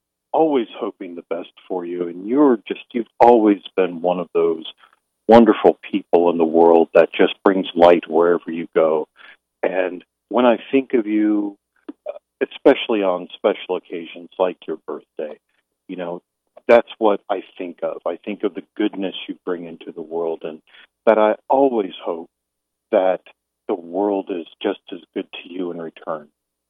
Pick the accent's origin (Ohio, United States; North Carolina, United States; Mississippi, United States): North Carolina, United States; I am Tuscarora from the Tuscarora Nation of North Carolina in Robeson County.